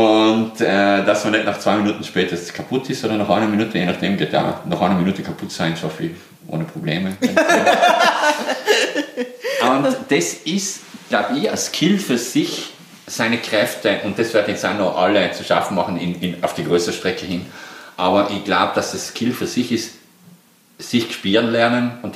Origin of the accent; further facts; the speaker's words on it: Tyrol, Austria; was ich als Tiroler sagen muss bezüglich Berg